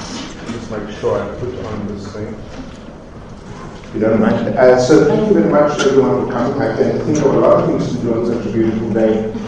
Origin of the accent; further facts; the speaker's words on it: United States; It's the name we also gave to a well-endowed hooker from my hometown in the States.